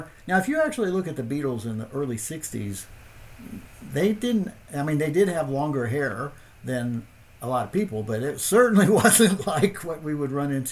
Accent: Kansas, United States; Growing up in Southeast Kansas, we were in the Bible Belt.

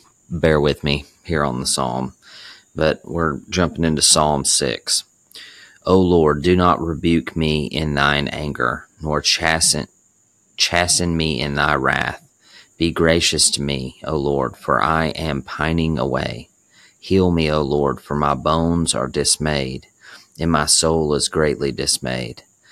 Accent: Montgomery, Alabama, United States; also born or lived in Texas; I resigned, which was traumatic, and decided to move back to Montgomery, my hometown.

